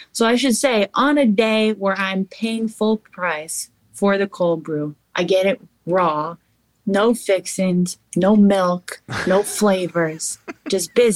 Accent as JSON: {"language": "English", "region": "Massachusetts", "country": "United States", "said": "I'm from Massachusetts. It's very important to me to have Dunkin' Donuts every single day."}